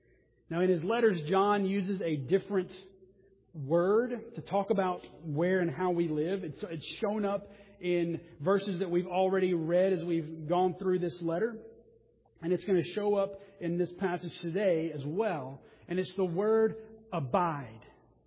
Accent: Mississippi, United States; but I am from the South, and for some reason people think we say pecan. Now, it depends. It's actually regional. I'm from Mississippi.

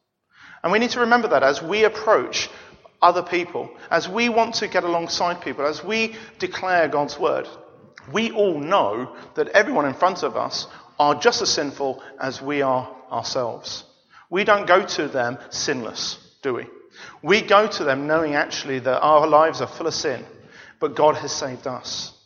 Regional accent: India; now in London, United Kingdom; It's kind of interesting, growing up in India, where they all were, slowly bit by bit, they've all been entering this country.

